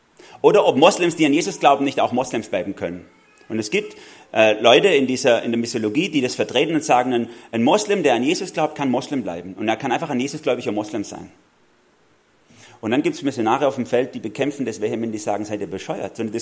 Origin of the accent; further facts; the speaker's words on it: Baden-Württemberg, Germany; Redlinger, da komme ich her. Ja? Also in der Nähe. Mitten im Herzen von Schwaben.